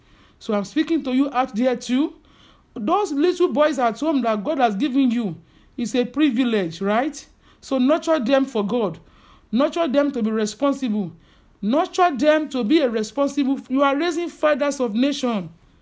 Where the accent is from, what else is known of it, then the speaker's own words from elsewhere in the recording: Lagos, Nigeria; I'm a Nigerian, a proud southerner. I'm from Lagos, Osun. My mom is from Elisha. My dad is from Epe.